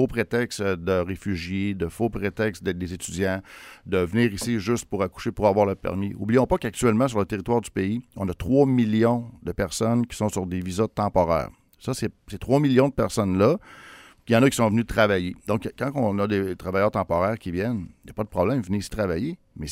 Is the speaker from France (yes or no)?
no; Canada; on fait nos valises, on retourne au Canada, on est Canadien.